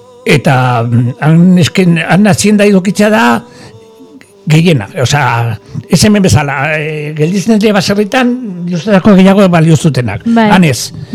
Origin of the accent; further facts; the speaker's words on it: Navarre, Spain; gure herrian badago basoliza bat